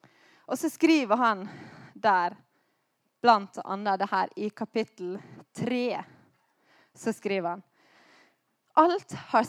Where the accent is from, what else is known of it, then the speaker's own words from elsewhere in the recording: Stad, Vestland, Norway; For det her var en helt perfekt dag hjemme på Stad.